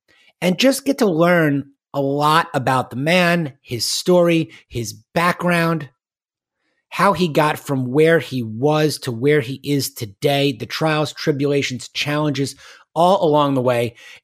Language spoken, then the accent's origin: English; New York, United States; also born or lived in Michigan; now in Texas, United States; Growing up in New York, going to college in Michigan, nothing closed.